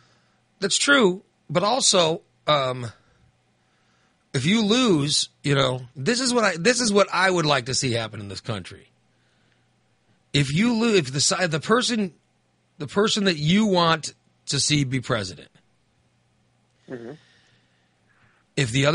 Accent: Illinois, United States; You know, I grew up in Macoupin County, you know. Macoupin County has a bunch of pro-gun Democrats, so we are.

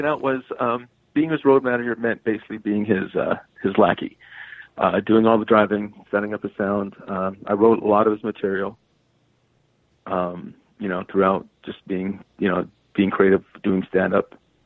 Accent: Canada; also born or lived in Fiji; I was born in the Fiji Islands. I was raised in Canada from the age of 4. Right through.

